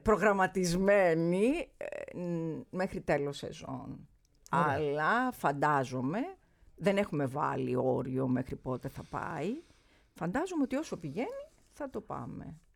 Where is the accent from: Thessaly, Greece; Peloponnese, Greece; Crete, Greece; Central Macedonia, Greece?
Peloponnese, Greece; Tripoli; now in Athens, Greece; γιατί μεγάλωσα στην Τρίπολη. Μετά έφυγαν οι γονείς μου και ανεβήκαμε στην Τρίπολη.